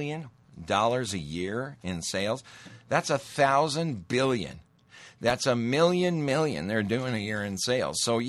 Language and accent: English; Montana, United States; I grew up in Montana. It was worse when I lived there.